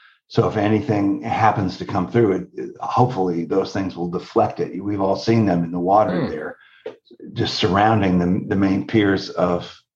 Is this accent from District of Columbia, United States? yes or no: no; St. Petersburg, Florida, United States; I grew up in St. Petersburg. I was born here.